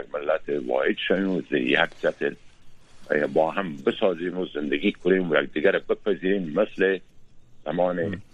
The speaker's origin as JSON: {"language": "Persian", "country": "Afghanistan", "said": "ما هم افغان هستیم، افغانستان خاک مشترک ماست"}